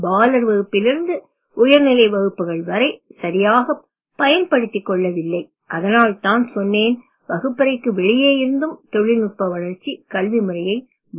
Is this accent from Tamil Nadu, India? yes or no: no; Alappuzha, Kerala, India; also born or lived in England / Palakkad; அவர்கள் 1976 இங்கிலாந்து சென்றார்கள். நான் அங்குதான் பிறந்தேன். ஆனால் நான் கைக்குழந்தையாக இருக்கும் பொழுது என்னை கேரளத்தில் ஆலப்புழையில் இருந்த என் தாத்தா வீட்டிற்கு அனுப்பிவிட்டார்கள். என் சிறு வயதில் தாத்தா ஆலப்புழையிலிருந்து பாலக்காட்டுக்கு குடிபெயர்ந்தார்.